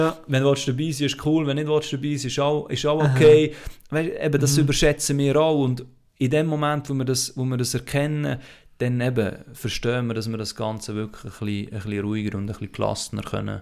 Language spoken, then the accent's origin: German; Switzerland; dort könnten wir bei uns in der Schweiz schon ab und zu mal ein bisschen den Stock aus dem Arsch nehmen